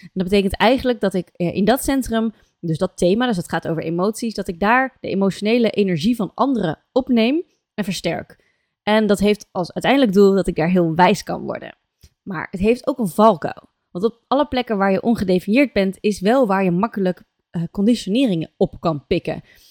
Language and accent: Dutch; Netherlands; omdat we over het algemeen als Nederlanders niet super gewend zijn, denk ik, in onze samenleving om over onze gevoelens te praten.